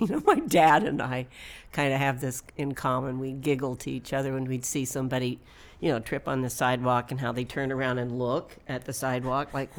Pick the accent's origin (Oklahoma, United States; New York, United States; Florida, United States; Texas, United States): Texas, United States; because I was from West Texas, and all the kids would burst out laughing